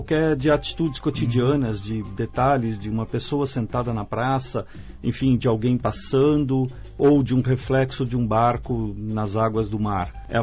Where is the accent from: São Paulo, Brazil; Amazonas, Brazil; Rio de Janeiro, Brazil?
São Paulo, Brazil; born there; now in Campinas, Brazil; Sim, eu cheguei em Campinas em 81, vindo lá de São Paulo, do ABC. Eu nasci no ABC e vivi em São Paulo um tempo.